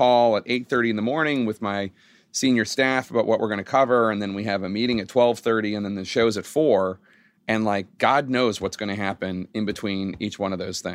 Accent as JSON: {"language": "English", "town": "Philadelphia", "region": "Pennsylvania", "country": "United States", "tie": "born or raised there", "said": "We used to, in growing up in Philly, we had, on the streets of Philly, on Carpenter Street, we would open the hydrant sometimes during the summer."}